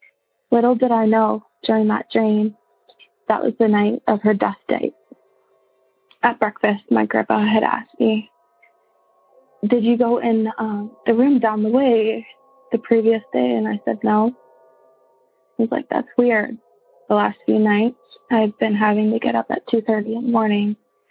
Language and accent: English; St. Thomas, Ontario, Canada; I'm from St. Thomas, Ontario.